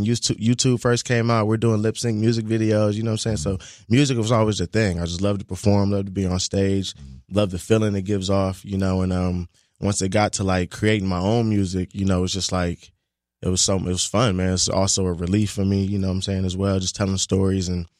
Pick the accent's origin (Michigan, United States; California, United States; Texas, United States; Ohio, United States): California, United States; California, right next to Long Beach. Just being a kid, you know.